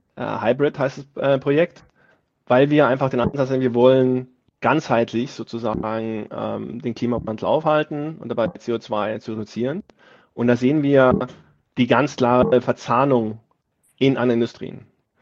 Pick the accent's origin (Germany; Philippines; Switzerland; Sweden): Sweden; German is a second language; also ich komme aus Schweden